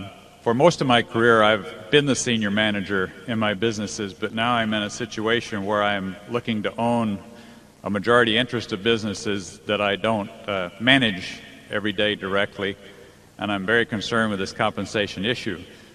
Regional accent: Menlo Park, California, United States; I'm from Menlo Park, California.

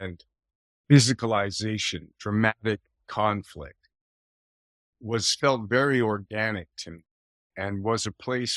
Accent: Toronto, Ontario, Canada; So I grew up in Toronto, Canada, and I played a lot of ice hockey, played basketball.

